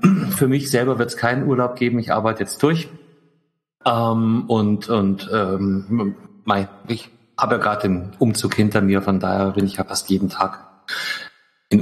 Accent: Germany; Und wir als Deutsche müssen uns eh immer beschweren.

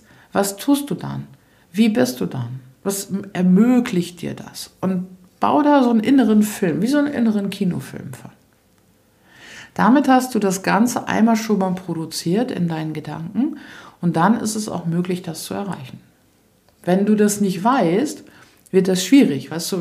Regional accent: Lower Saxony, Germany; naja, ich komme aus Ostfriesland und das Hotel ist ganz nett.

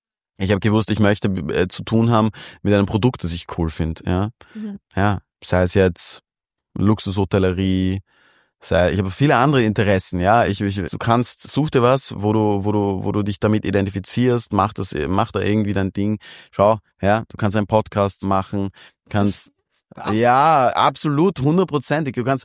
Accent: Vienna, Austria; als Wiener

